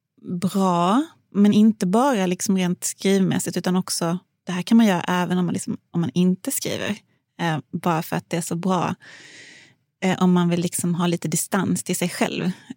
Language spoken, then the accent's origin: Swedish; Hörby, Skåne, Sweden; Den utspelar sig faktiskt i vad jag tänker är min hemby, Hörby.